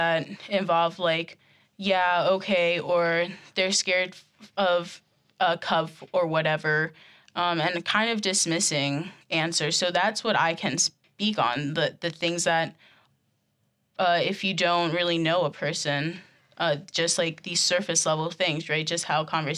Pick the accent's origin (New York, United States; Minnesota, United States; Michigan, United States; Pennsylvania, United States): Pennsylvania, United States; Gettysburg; Because I'm from Gettysburg. Gettysburg's really white.